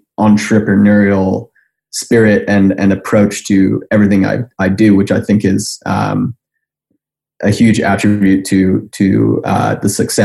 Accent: Sheffield, Yorkshire and the Humber, United Kingdom; Yeah, so I'm from Sheffield, England. It's in the north of England.

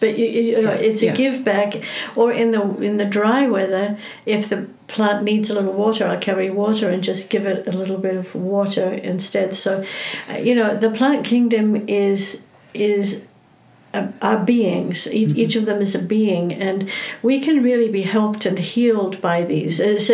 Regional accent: South Africa; what we used growing up in South Africa

